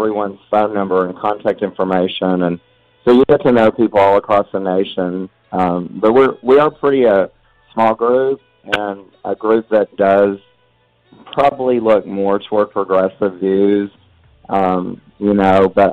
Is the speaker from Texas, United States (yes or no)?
yes; Texas, United States; I was born in Oklahoma, and my parents quickly moved to West Texas where I grew up.